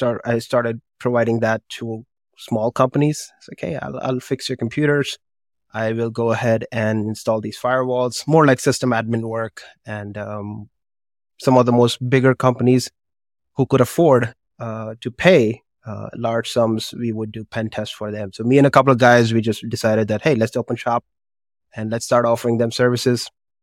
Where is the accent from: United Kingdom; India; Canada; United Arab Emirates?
India; moved away as an adult; now in United States; when I came from India, immigrated from India in 2012 to the United States